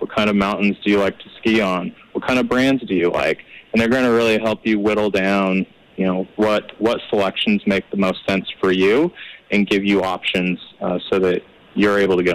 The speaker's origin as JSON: {"language": "English", "region": "Utah", "country": "United States", "tie": "born or raised there", "said": "I'm a Utah native. I grew up in the Wasatch Front"}